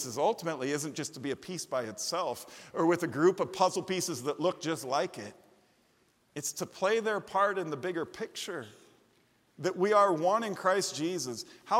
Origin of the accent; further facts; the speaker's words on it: Chicago, Illinois, United States; You're from Louisiana. I'm from Chicago. We come from different places. And here we both are called by the same God to be pastors in the same church here in Iowa.